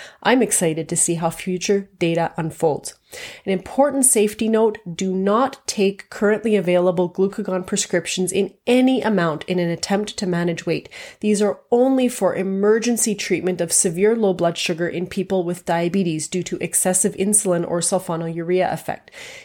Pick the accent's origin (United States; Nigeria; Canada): Canada; I'm a Canadian physician, a specialist in endocrinology and metabolism